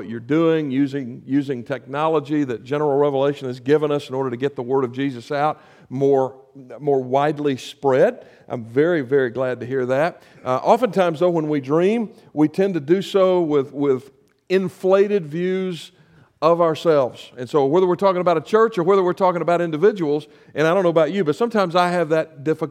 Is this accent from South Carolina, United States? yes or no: yes; South Carolina, United States; right in front of my high school in my hometown, upstate South Carolina.